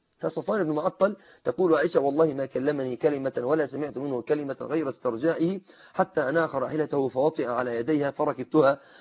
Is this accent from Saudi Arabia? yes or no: no; Egypt